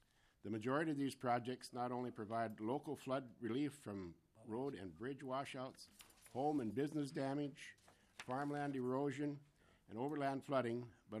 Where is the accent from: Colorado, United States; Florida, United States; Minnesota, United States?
Minnesota, United States; I am a farmer from Kitson County